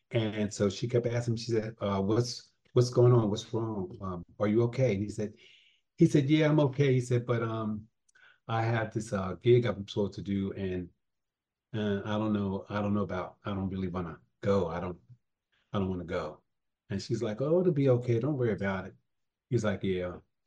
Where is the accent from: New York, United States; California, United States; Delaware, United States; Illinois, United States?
Delaware, United States; Wilmington; Growing up in Wilmington, Delaware, our pastime was going to the Delaware racetrack, I think called Delaware Park racetrack.